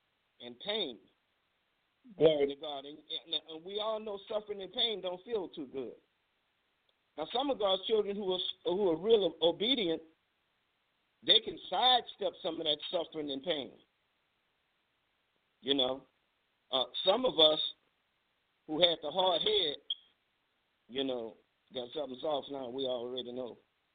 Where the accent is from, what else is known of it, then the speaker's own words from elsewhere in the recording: New Orleans, Louisiana, United States; Y'all know I'm from New Orleans.